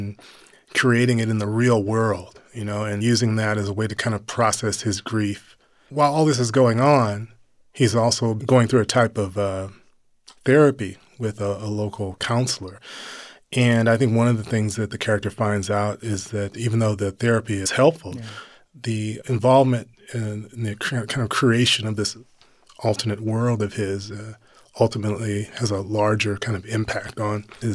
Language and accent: English; Missouri, United States; Well, I myself was born and raised in Missouri, but I've spent a lot of time in Harlem.